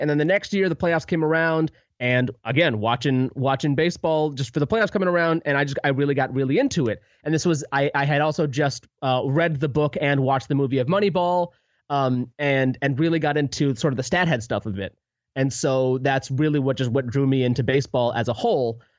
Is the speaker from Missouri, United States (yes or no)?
yes; St. Louis, Missouri, United States; So, okay, so I grew up in St. Louis, which is a baseball town.